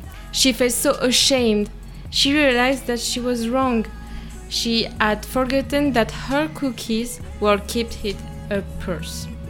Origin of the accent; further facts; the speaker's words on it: Brittany, France; English is a second language; I come from a very little city near to Rennes in Brittany in France, and I'm very happy to be here in Macedonia in Prelep.